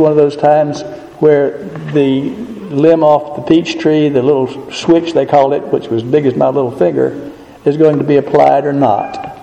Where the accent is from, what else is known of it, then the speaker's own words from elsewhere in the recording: Georgia, United States; all of the animals we used to have on the farm where I grew up in Georgia, not one of them knew he was naked.